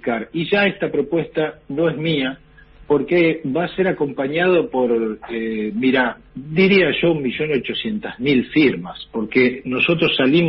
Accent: El Huecú, Neuquén, Argentina; also born or lived in El Maitén; Y después me crié en Neuquén y me crié en un pueblito de la cordillera que se llama el Huecú, pueblito muy hermoso que está a 15 kilómetros de la frontera con Chile en plena cordillera de los Andes

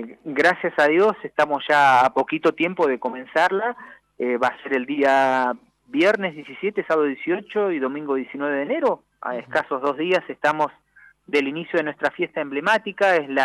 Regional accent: Allen, Río Negro, Argentina; nosotros como buenos argentinos siempre la pronunciamos Allen.

